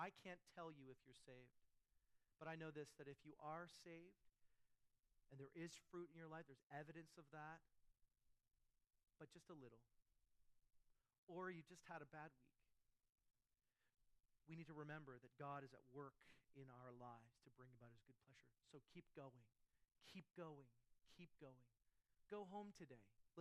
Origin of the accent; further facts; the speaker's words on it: Canada; I'm a Canadian, I'm native to this land